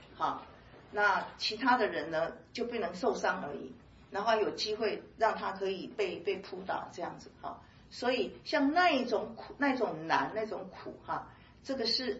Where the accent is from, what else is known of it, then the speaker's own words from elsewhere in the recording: Taiwan; 我们是台湾人啊，讲厦门话